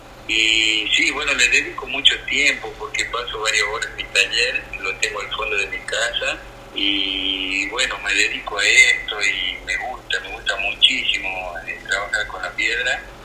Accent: Andalgalá, Catamarca, Argentina; also born or lived in Buenos Aires; Trabajé mucho tiempo en Buenos Aires y después me vine a poner mi taller acá en Andagala, de donde soy, porque yo soy de acá.

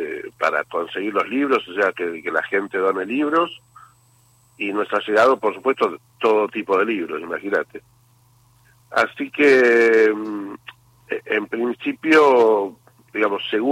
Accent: Bahía Blanca, Buenos Aires Province, Argentina; nosotros somos todos de Bahía Blanca

